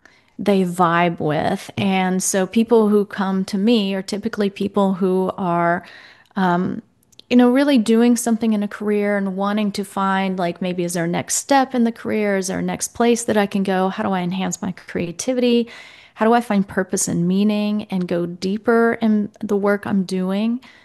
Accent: United States; Now, I have, growing up in America, a certain idea of what a czar represents and means

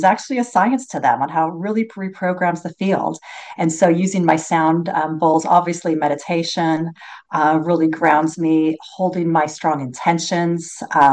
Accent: California, United States; I grew up in Northern California, home of the redwoods, those tall, like amazing trees that are 2,000 years old.

